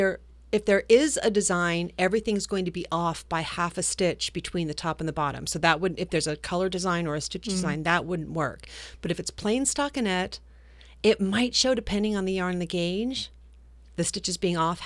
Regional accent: Kodiak, Alaska, United States; And I just, I saw in the news yesterday that my hometown of Kodiak, Alaska was 86 degrees yesterday.

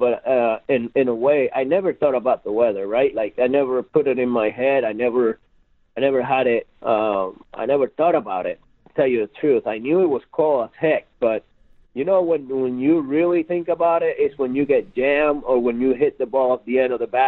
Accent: Puerto Rico; I came from Puerto Rico and it was it's not cold at all over there.

